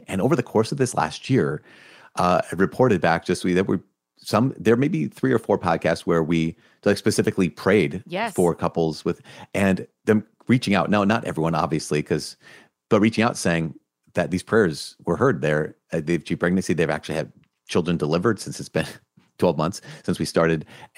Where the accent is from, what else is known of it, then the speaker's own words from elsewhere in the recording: Minnesota, United States; Because I'm from Minnesota. That's neat.